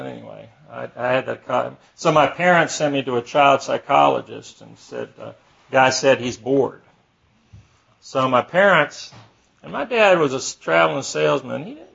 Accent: Atlanta, Georgia, United States; born there; I was born in Atlanta in Georgia Baptist Hospital.

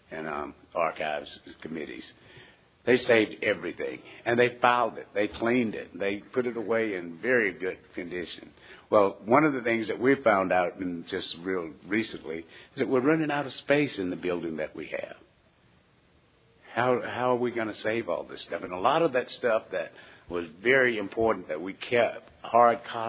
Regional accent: Arkansas, United States; we're from Arkansas

